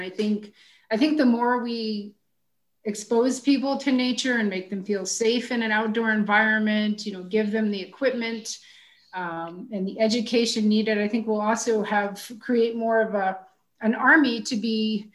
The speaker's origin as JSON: {"language": "English", "region": "Washington, D.C. area", "country": "United States", "tie": "born or raised there", "said": "I grew up just outside of the Washington, D.C. area."}